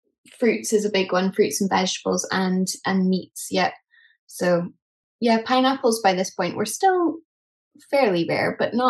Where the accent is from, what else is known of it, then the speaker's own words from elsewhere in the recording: Scotland, United Kingdom; And I'm Scottish, you know, I've lived in Scotland for most of my life.